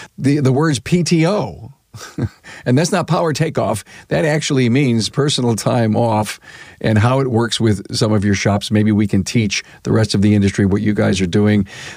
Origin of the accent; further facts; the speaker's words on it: Buffalo, New York, United States; all I can say, buddy, is I'm from Buffalo, and that will be here in probably 2 days or less.